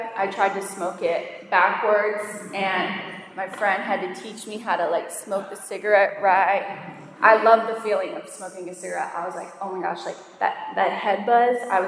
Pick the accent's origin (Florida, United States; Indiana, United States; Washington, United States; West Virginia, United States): Florida, United States; I grew up in Florida. So I'm from Pinellas County.